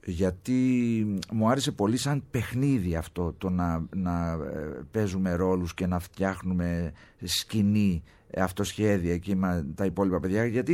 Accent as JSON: {"language": "Greek", "town": "Thessaloniki", "region": "Central Macedonia", "country": "Greece", "moved": "yes", "said": "Την αγαπάω τη Θεσσαλονίκη, είμαι Θεσσαλονικιός. Ναι, παρότι τα περισσότερα χρόνια της ζωής μου πια τα έχω ζήσει εδώ παρά στη Θεσσαλονίκη. Έχω φύγει από το 1986 από εκεί."}